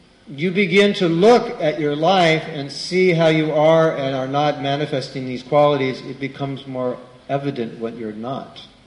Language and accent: English; United States; Of course, this you don't do this, but I'm American, so I do this.